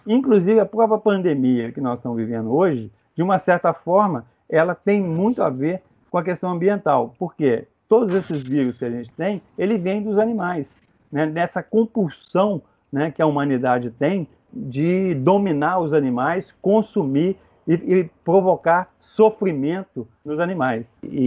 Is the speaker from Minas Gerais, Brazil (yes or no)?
yes; Minas Gerais, Brazil; now in Rio de Janeiro, Brazil; Eu moro no Flamengo e eu sou mineiro, né?